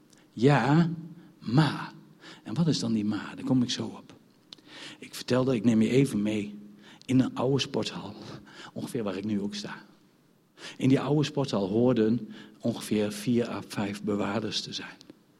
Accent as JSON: {"language": "Dutch", "country": "Netherlands", "said": "ik ben een Makamba. Ja, ik ben een Nederlander. En misschien mag ik dat zeggen als gelovige."}